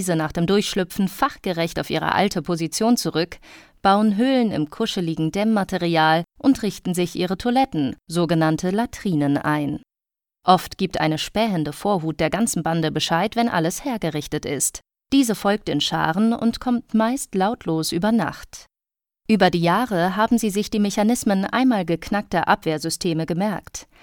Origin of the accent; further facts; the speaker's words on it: Kassel, Hesse, Germany; now in Hamburg, Germany; Kassel, meine Heimat. Hier komme ich her. Hier bin ich aufgewachsen.